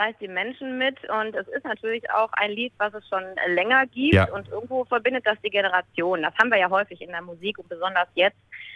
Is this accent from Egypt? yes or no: no; Wuppertal, North Rhine-Westphalia, Germany; ich bin in Wuppertal geboren. Ich bin ein richtiger Wuppertaler und ein Barmer Kind.